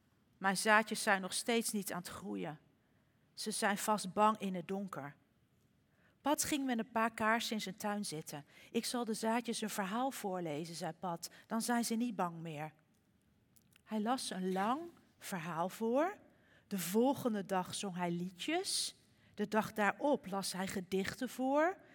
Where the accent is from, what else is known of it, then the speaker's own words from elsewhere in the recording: Almere, Flevoland, Netherlands; Ik kom uit Almere.